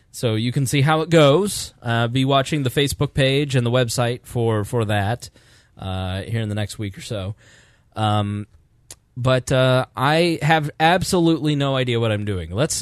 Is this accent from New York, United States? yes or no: no; Plainfield, Indiana, United States; I grew up in Plainfield, Indiana. It was 98% white. You could leave your front door open.